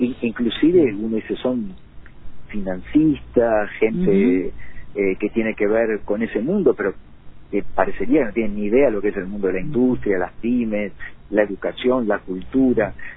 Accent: Argentina; culturalmente como argentinos

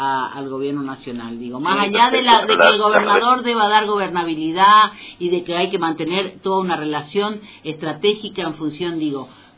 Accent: Argentina; vamos a ir a la crisis y vamos a padecer la crisis como cualquier argentino más tarde o más temprano

